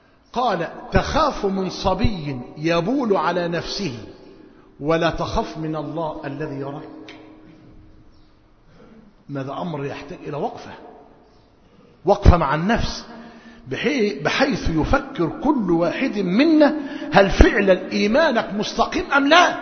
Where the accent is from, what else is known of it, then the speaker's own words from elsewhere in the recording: Egypt; ونحن في موسم في قريتنا وفي قرى مصر موسم حصاد القمح